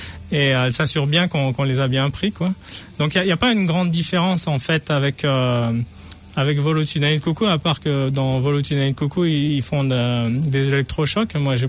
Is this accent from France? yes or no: yes; Chalon-sur-Saône, Bourgogne-Franche-Comté, France; born there; also born or lived in Montpellier; je suis né en France, je suis né à Chalon-sur-Saône et j'ai vécu à Montpellier avec mes parents et ma sœur. Et j'étais marié à une kiwi. Et nous sommes partis en France avec les 5 enfants.